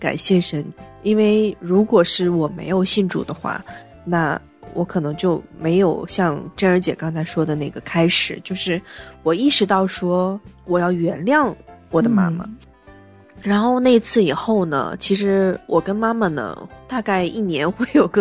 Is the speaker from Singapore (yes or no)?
no; Northeast China, China; 她说我们东北人管女儿叫姑娘嘛